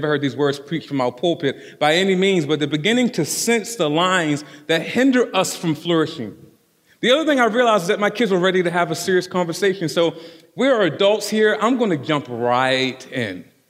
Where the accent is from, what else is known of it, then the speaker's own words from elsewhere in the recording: Baltimore, Maryland, United States; When I was a young boy, I grew up in South Baltimore, grew up in Cherry Hill. And if you know anything about Cherry Hill, it is predominantly African American.